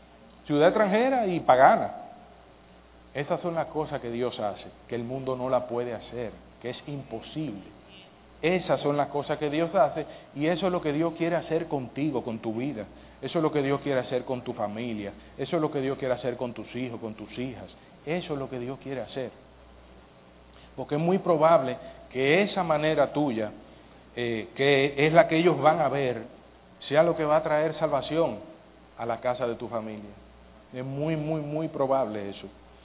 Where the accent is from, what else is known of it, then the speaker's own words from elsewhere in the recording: Dominican Republic; Yo siendo dominicano.